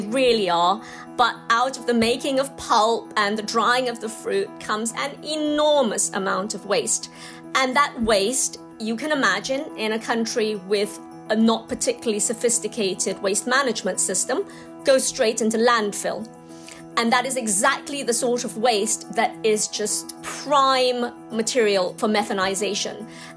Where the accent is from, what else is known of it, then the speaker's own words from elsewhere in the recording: Malaysia; growing up in Malaysia and going back, we used to see these hazes as virgin rainforest was being cleared for oil palm plantations.